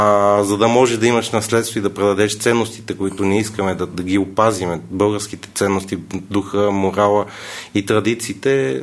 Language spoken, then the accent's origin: Bulgarian; Sofia, Sofia City, Bulgaria; born there; also born or lived in Germany; Роден съм в София.